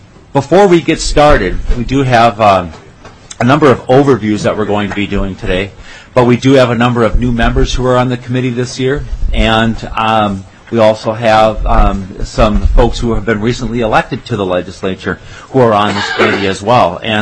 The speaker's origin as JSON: {"language": "English", "town": "Sartell", "region": "Minnesota", "country": "United States", "said": "And I'm from the Central Minnesota area, Sartell, Stock Rapids area."}